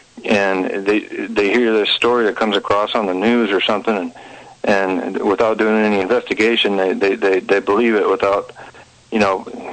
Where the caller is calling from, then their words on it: Washington, United States; in Puget Sound.